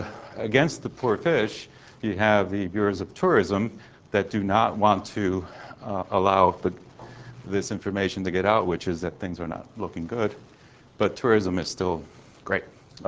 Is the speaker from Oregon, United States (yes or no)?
yes; Oregon, United States; I'm from Oregon State